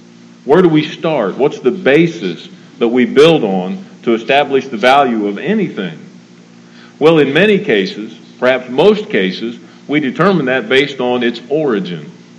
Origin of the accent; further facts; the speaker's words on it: Columbus, Ohio, United States; I was born and raised in Columbus.